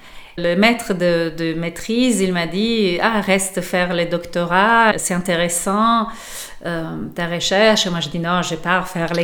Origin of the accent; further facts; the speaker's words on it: Italy; French is a second language; Parce que je suis italienne, oui, mon accent, c'est pas pour rien.